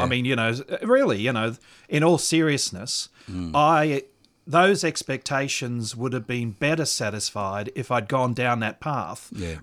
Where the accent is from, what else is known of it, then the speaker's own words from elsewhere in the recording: New South Wales, Australia; also born or lived in Brisbane; I was born and raised in New South Wales. I went up to Brisbane because my ex came from Queensland.